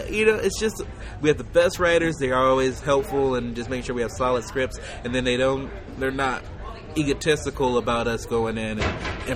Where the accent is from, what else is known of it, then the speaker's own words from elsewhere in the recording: Chicago, Illinois, United States; I'm originally from Chicago.